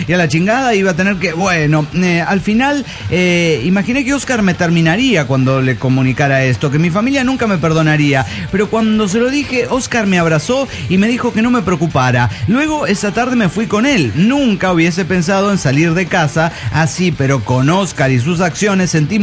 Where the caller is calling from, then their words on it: Mexico City, Mexico; del DF Mexicano.